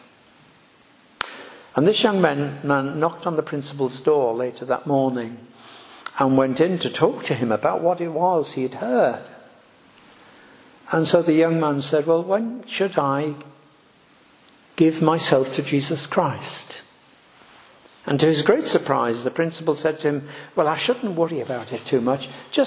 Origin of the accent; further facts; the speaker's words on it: Liverpool, North West England, United Kingdom; J.C. Ryle, late great bishop of Liverpool, my hometown